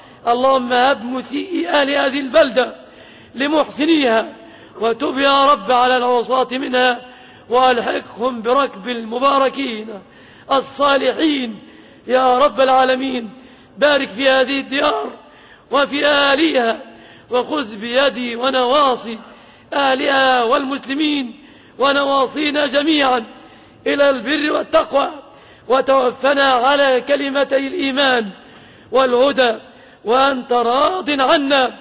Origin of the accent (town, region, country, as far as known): Egypt